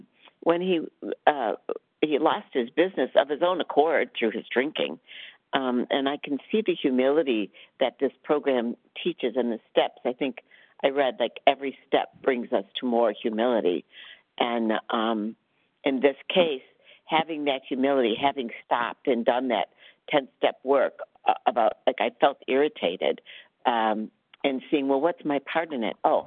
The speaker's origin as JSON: {"language": "English", "town": "Rochester", "region": "Michigan", "country": "United States", "said": "I'm from Michigan, Rochester, Michigan."}